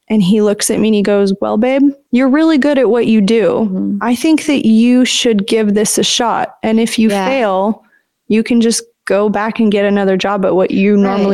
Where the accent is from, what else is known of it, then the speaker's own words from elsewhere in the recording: Oregon, United States; So I'm from Oregon. My whole family lives on the West Coast.